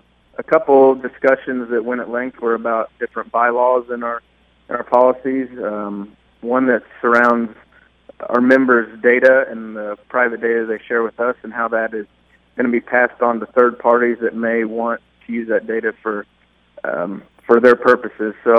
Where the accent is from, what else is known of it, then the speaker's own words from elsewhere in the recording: Illinois, United States; I grew up in Bond County, Illinois, and after attending college, I worked out of state for a little while, but returned to the family farm.